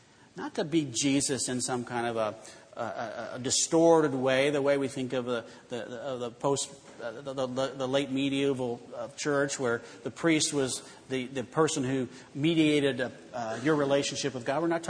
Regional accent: Illinois, United States; born or raised there

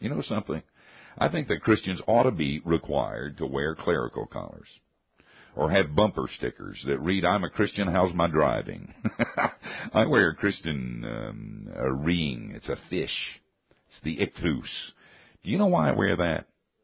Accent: Asheville, North Carolina, United States; I'm from Asheville, North Carolina. Whenever I meet somebody from the mountains of North Carolina, it's like old home week.

